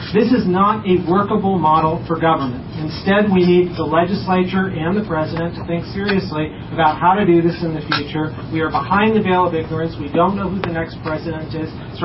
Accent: Chicago, Illinois, United States; I grew up in Chicago, and so it's a wonderful thing to be back.

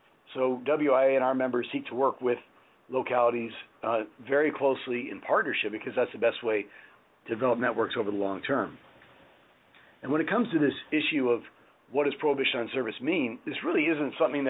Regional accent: Arlington, Virginia, United States; I was just at a meeting in my home town of Arlington, Virginia

